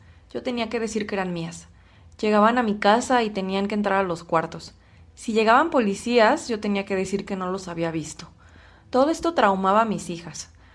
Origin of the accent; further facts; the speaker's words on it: Honduras; moved away as an adult; now in Mexico; Ahorita que estamos acá en México, ella está ya tranquila. Lo más lamentable es la salida de allá para acá. Esa es otra historia que uno vive. Cuando salimos de Honduras